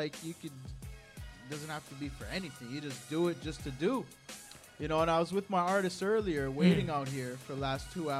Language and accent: English; Toronto, Ontario, Canada; I'm coming all the way from Toronto.